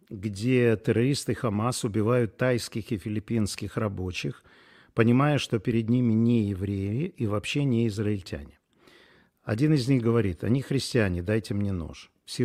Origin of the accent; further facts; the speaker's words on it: Minsk, Belarus; Я минчанин, и мои одноклассники служат в армии.